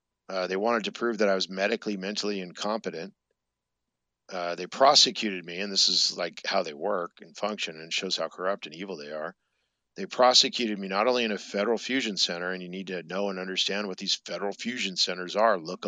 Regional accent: Ireland; it's not just because I'm Irish

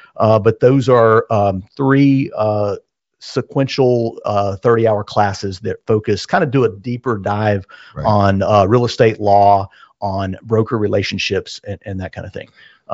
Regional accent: Asheville, North Carolina, United States; I grew up, born and raised in Asheville, North Carolina. I was going to the University of North Carolina, Asheville

